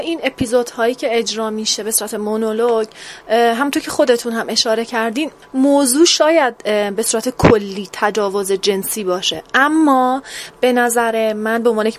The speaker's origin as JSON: {"language": "Persian", "country": "Iran", "said": "شامل حال ما که ایرانی هستیم میشه"}